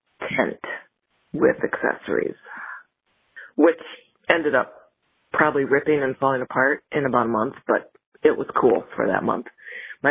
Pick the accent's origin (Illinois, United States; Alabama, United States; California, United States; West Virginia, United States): Illinois, United States; also born or lived in Minnesota; I'm from Southeast Minnesota and grew up in Illinois.